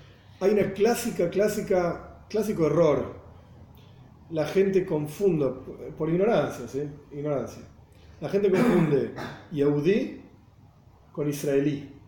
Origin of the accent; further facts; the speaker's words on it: Buenos Aires, Argentina; Yo nací ahí, soy porteño, nací en Capital Federal, ni siquiera se llamaba Gran Ciudad de Buenos Aires, Capital Federal. Yo soy argentino, me guste o no me guste. Soy judío, también me guste o no me guste, y en realidad viene primero judío que argentino